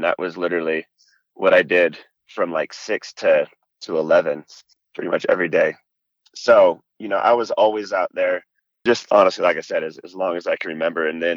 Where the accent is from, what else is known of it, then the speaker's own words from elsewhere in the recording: Oregon, United States; Like you said … I was born and raised in Oregon. Grew up pretty much right at the base of Mount Hood